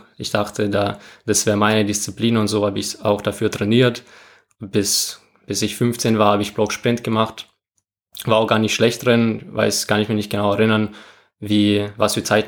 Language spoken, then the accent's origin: German; Moldova; now in Germany; Das war der Jahr, wo ich allgemein nach Deutschland gekommen bin. Ich komme ja aus Moldawien.